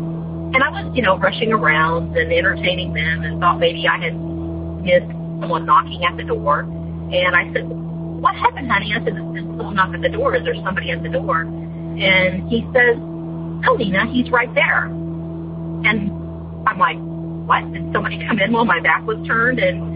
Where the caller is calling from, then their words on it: Florida, United States; I'm calling you from Florida.